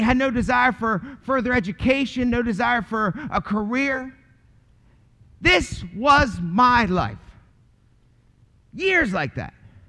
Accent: Baltimore, Maryland, United States; born there; But I want to tell you, I was born in Baltimore, Maryland, and all my family was wrapped up into a lifestyle of drugs and alcohol.

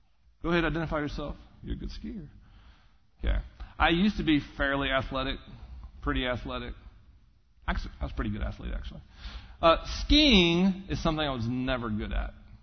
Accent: the South, United States; And I'm from the South, where hyperbole is the norm.

